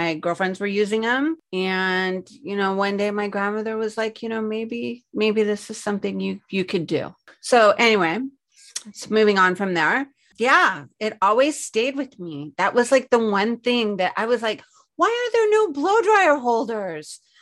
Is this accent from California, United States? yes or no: yes; Los Angeles, California, United States; And the beginning is, I'm an only child. I grew up in Los Angeles. I was raised primarily by my grandmother, who was my best friend.